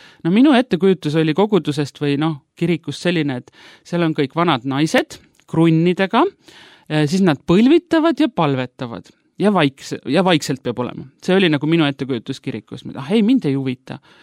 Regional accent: Paide, Järva County, Estonia; kasvasin üles mittekristlikus perekonnas. Aga minu vanaema oli kristlane ja ma ise olen Paidest pärit

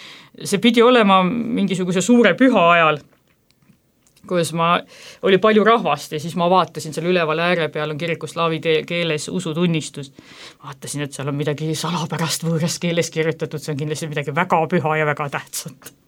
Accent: Jõõpre, Pärnu County, Estonia; now in Tallinn, Estonia; ma olen Jõõprest pärit.

